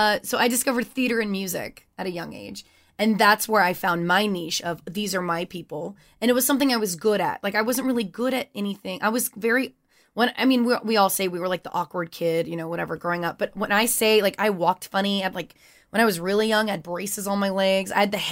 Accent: Louisiana, United States; I grew up in Louisiana, so there wasn't a lot of the arts wasn't as discoverable as it is in some like larger major cities like LA.

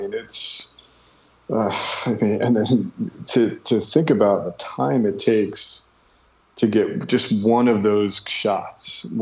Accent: Connecticut, United States; now in New York City, United States; I grew up in Connecticut, you know, just on the Long Island Sound. So not too far. I was born in New York City, and New York City is, you know, home for me, and been here in Greenpoint for almost 10 years now

